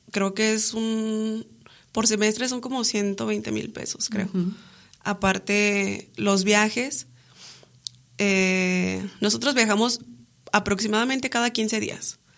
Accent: Canatlán, Durango, Mexico; Sí, soy de Canatlán.

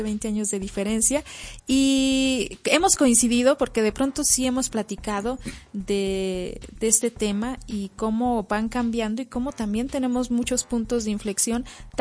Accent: Villa Unión, Mexico; now in Durango, Mexico; de donde yo vengo, y en realidad no sé si es de todo Villa Unión, nosotros decimos vamos a ver la danza, vamos a ver a los danzantes. Uh-huh. Yo hasta que llegué aquí a Durango, literalmente escuché vamos a ver a los matachines.

